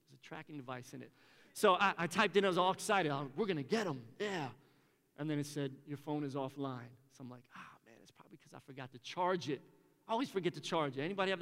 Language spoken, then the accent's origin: English; Philadelphia, Pennsylvania, United States; Originally, I'm from Philly. I'm not from Tampa. You might be able to hear that a little bit in my accent. But originally, I grew up in Philly